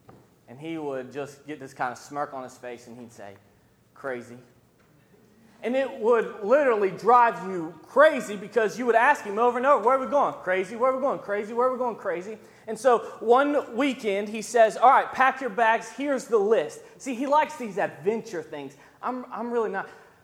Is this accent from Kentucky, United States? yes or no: yes; Kentucky, United States; I'm from Kentucky. Please don't hold that against me, but you travel down 75 for a while, and then you go off these back roads for a while